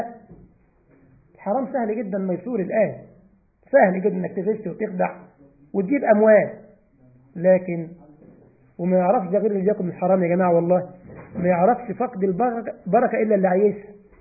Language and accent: Arabic; Egypt; اوعى تقول اكل العيش يحب الخفيه زي ما عندنا في مصر يقول لك بالفهلاوه